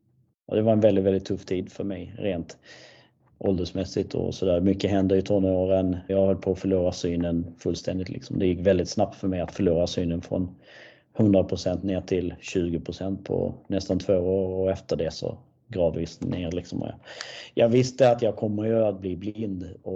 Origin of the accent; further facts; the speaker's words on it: Malmö, Skåne, Sweden; körde mig till och från träningen hemma i Malmö i över 6 månader